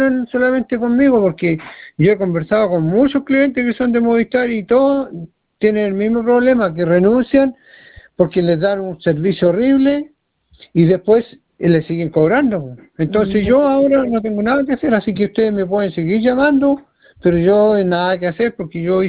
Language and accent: Spanish; Los Álamos, Biobío, Chile; Yo soy de Los Álamos, yo fui a Concepción, señorita, a renunciar.